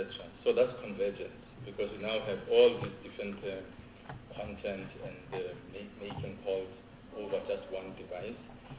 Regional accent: Gauteng, South Africa; I'm originally from the East Rand of Gauteng. I've gone to school all sorts of places.

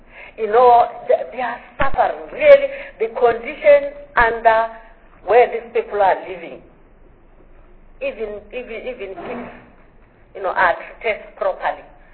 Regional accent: Limpopo, South Africa; I'm from Limpopo.

